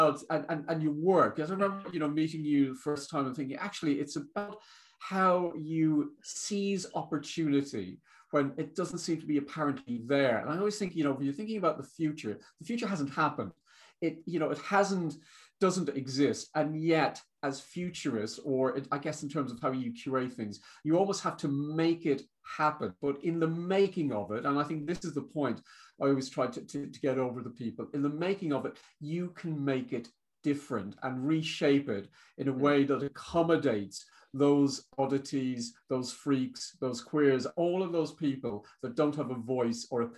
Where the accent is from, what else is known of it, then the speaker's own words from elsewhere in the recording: Ireland; if I think about, you know, being Irish, for example, gay, vegetarian, and atheist